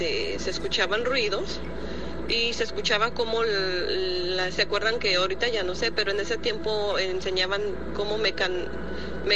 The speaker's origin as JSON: {"language": "Spanish", "town": "Petatlán", "region": "Guerrero", "country": "Mexico", "said": "en el pueblo donde yo soy de Guerrero, del municipio de Petatlán."}